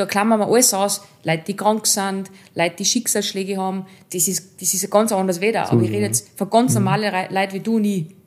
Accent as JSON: {"language": "German", "country": "Austria", "said": "Wir sind in Österreich geboren"}